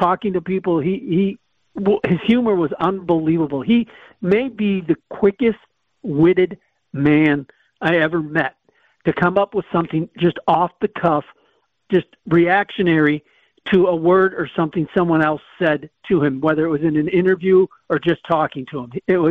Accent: Milwaukee, Wisconsin, United States; born or raised there

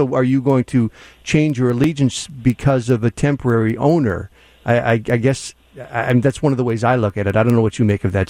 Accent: Manteno, Illinois, United States; And, of course, I grew up in Manteno, just adjacent to Piatone.

